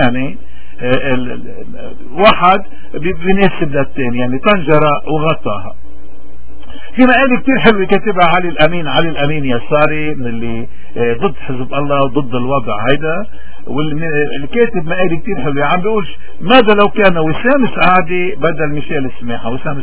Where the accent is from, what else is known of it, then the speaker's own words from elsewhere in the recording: Lebanon; وين مصلحتنا نحن كلبنانيين